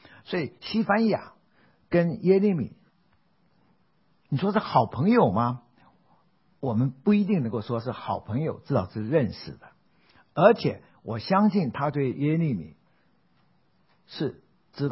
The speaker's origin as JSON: {"language": "Chinese", "country": "Taiwan", "tie": "born there", "said": "因为我是台湾出生的哈， … 我爸爸是福建惠安人，惠安就在泉州的东边，就是惠安。"}